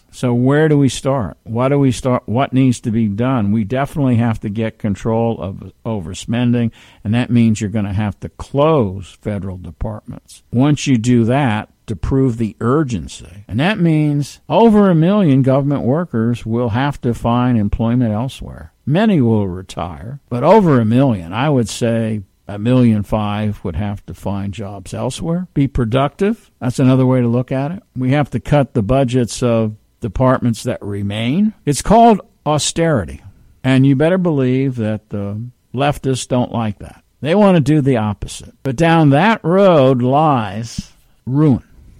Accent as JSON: {"language": "English", "town": "New York City", "region": "New York", "country": "United States", "said": "You see, I always get back to this because I'm from New York City."}